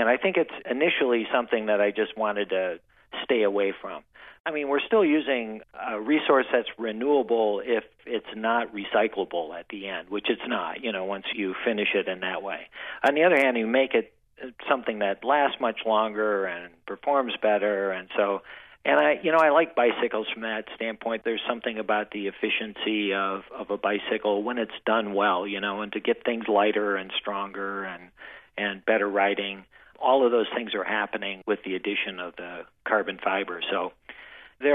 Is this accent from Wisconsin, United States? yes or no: yes; Wisconsin, United States; I kind of drew back to growing up in Wisconsin